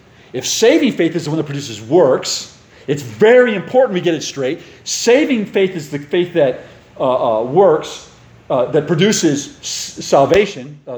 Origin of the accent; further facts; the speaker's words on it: Chicago, Illinois, United States; Now I'm from Chicago. Please bear with me. Okay, I know I'm in the South.